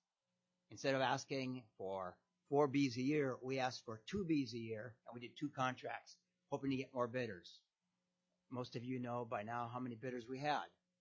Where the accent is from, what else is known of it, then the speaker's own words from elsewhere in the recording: Midwest, United States; I grew up in the Midwest, and I love coal.